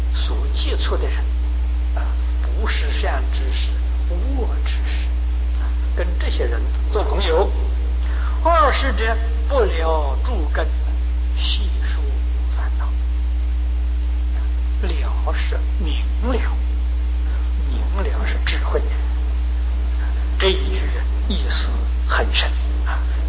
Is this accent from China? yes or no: yes; China; 像《金刚经》，这是我们中国人最喜欢读的啊！